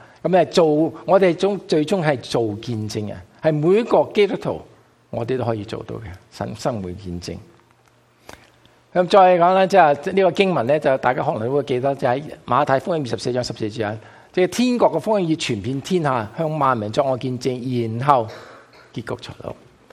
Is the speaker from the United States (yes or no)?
yes; United States; 佢知道我系美国